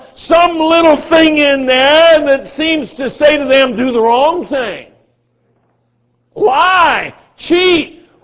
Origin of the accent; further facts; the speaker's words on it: Colorado, United States; Even though virtually every boy I grew up with in Southern Colorado had guns or access to guns and ammunition